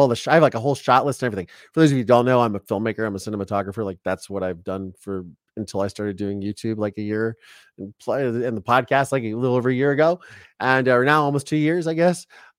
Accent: Ohio, United States; I've been very acclimated to Southern California, even though I'm from Ohio.

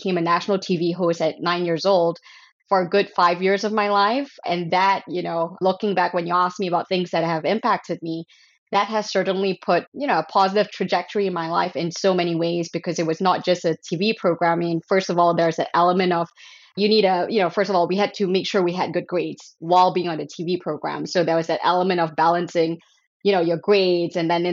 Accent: Malaysia; So I grew up in Malaysia. So, it's a Muslim majority country. I'm a ethnically, my great grandfather's from China, and so I'm ethnically Malaysian Chinese and grew up in that environment

